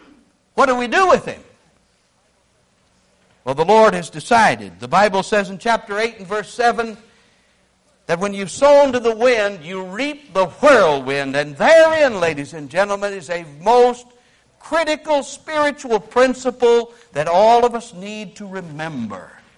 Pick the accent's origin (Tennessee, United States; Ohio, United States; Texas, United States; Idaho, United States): Tennessee, United States; Nashville; And I came from Nashville, Tennessee, and believe me, I've seen the results of tornadoes here lately.